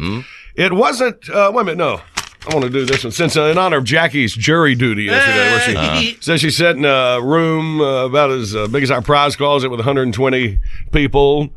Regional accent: Graham, North Carolina, United States; It's me. I'm from Graham. Graham could have been Burlington, but we didn't want the train to stop there.

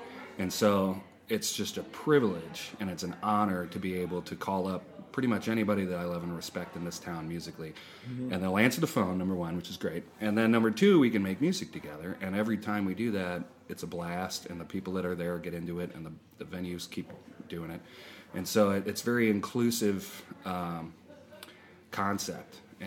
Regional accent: Belleville, Illinois, United States; I'm from Belleville, Illinois, right across the river

